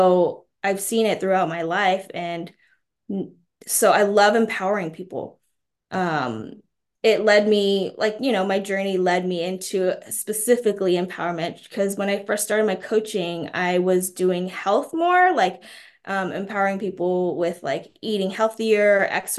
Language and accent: English; United States; first language Mandarin Chinese; English is a second language; So I'm an ESL kid, so English is my second language. So you would not have known that if you didn't know me as a child. So my parents were immigrants and they came here to America to make a life. So I grew up speaking Mandarin Chinese.